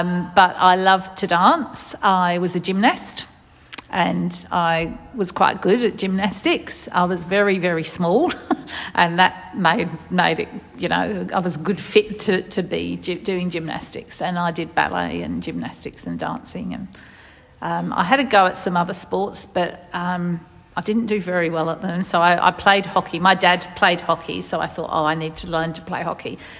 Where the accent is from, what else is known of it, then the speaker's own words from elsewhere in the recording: South East England, United Kingdom; moved away as an adult; now in Australia; I grew up in a little place south of London, about half an hour out of London, which is, you know, obviously a very big city, but I didn't feel like I grew up in a city. I grew up, you know, in a suburb, really. Yeah, suburb of London